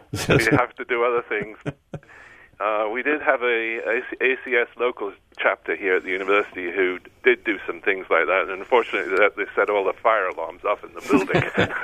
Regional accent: Newcastle upon Tyne, North East England, United Kingdom; Well, I grew up in Newcastle-on-Tyne in England, and I can always remember as a boy being interested in chemistry

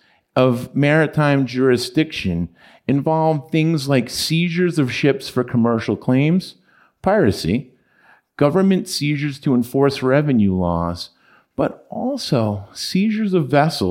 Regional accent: New York, United States; also born or lived in Salt Lake City; a New York guy with an office in New York and Houston.

